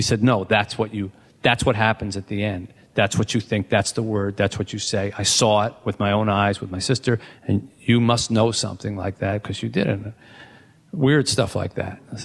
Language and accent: English; New Jersey, United States; now in Detroit, United States; I grew up here in New Jersey. I'm born and raised here. I'll always be a Jersey Philly kid. But I've been in Detroit for a long time now, and it really is my now adopted home.